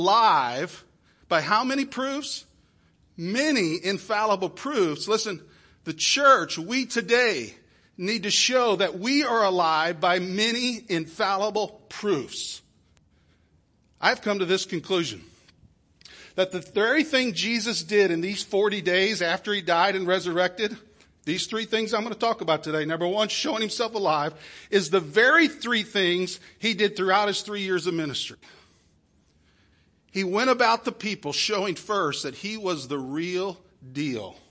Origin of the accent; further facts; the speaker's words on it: South Carolina, United States; I'm from South Carolina.